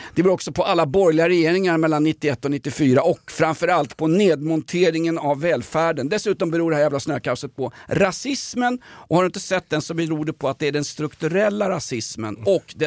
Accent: Vällingby, Stockholm County, Sweden; Jag är uppväxt i Vällingby på det glada 70-talet.

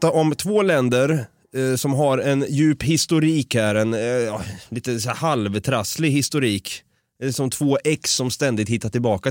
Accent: Sweden; Jag är svensk, jag vet. Förlåt. Eller vi svenskar är också dåliga på att be om ursäkt för den delen.

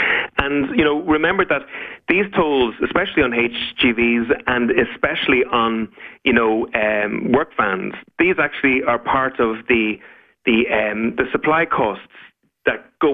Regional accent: Leinster, Ireland; So I'm from Meath, there's four tolls in my county

